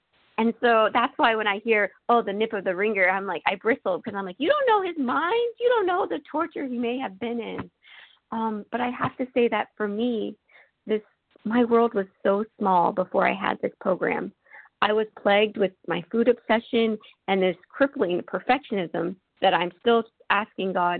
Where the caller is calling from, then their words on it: Florida, United States; I'm calling from Florida.